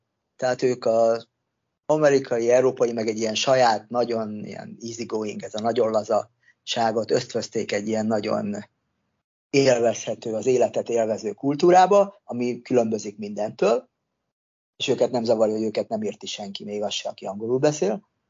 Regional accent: Hungary; én itt nőttem föl, itt szocializálódtam, még mindig rengeteg barátom van, meg ismerősöm, ugyanis én a 10 év alatt 6-szor voltam itthon Magyarországon

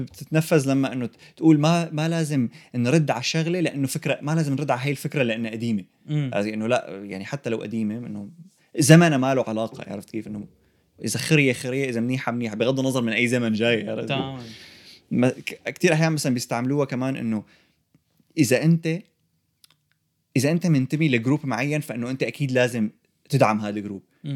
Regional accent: Syria; now in Canada; احنا جينا من سوريا لهون

